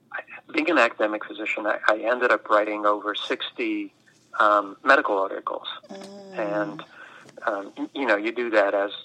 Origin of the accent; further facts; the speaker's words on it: New York, United States; also born or lived in Philadelphia; I grew up in the Catskills in New York, which is beautiful in the summer, but very, very cold in the winter, and then spent most of my life in Philadelphia